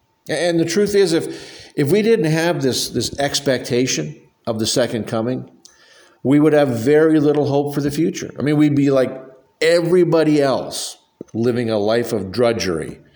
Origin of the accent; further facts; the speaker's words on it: Canada; But I'm from Canada, and you know, those pasty, cold Canadians, generally we tend to love the heat.